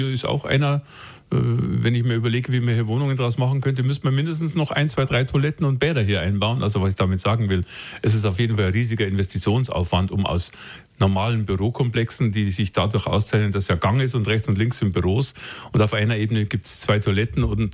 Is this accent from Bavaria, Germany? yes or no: yes; Munich, Bavaria, Germany; Meine Heimat und tatsächlich die schönste Stadt, die es in Deutschland, fast in Europa gibt.